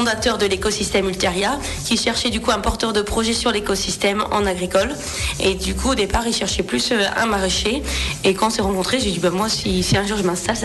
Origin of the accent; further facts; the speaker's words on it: Auxerre, Bourgogne-Franche-Comté, France; Et donc, je suis originaire de Auxerre.